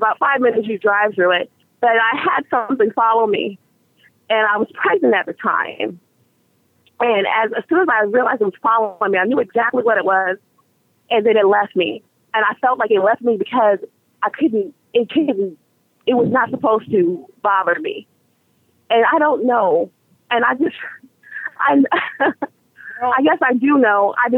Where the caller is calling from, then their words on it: Dallas, Texas, United States; I'm calling from Dallas, Texas.